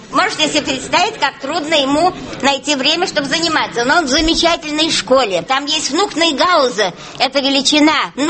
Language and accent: Russian; Saint Petersburg, Russia; now in Hamburg, Germany; В Гамбурге мы живем 13 лет, а приехали мы из Санкт-Петербурга.